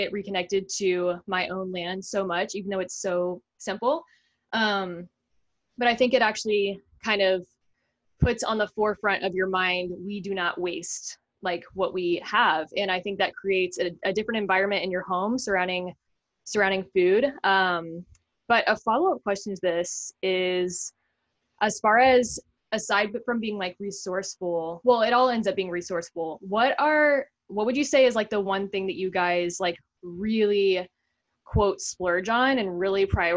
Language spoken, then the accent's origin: English; Texas, United States; I grew up in Texas and had friends who lived on ranches